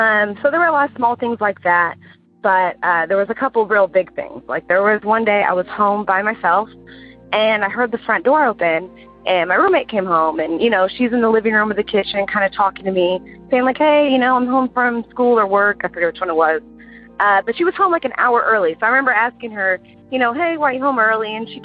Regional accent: Houston, Texas, United States; I'm from Houston, Texas.

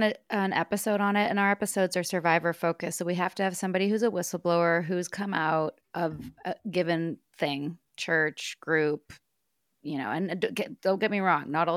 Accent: Vancouver, British Columbia, Canada; now in Atlanta, United States; I came from Vancouver, Canada. I live in Atlanta.

